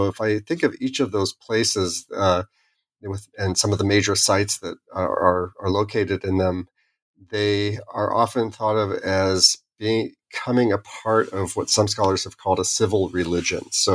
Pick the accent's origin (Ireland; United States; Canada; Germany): United States; as an American who I grew up in a family that was able to do some very interesting international travel, because of a father who was in the military and stationed overseas